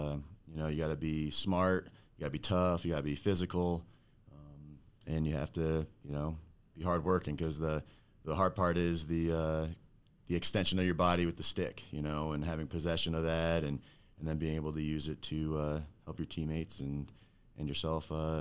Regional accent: New Jersey, United States; moved away as an adult; now in Colorado, United States; I'm originally from New Jersey. Coached a year or two out there for high school, and then moved out here, started a local club and training

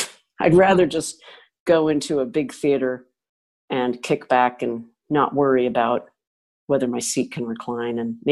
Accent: Connecticut, United States; the old strip mall multiplexes that I went to as a kid growing up in Connecticut in the 70s.

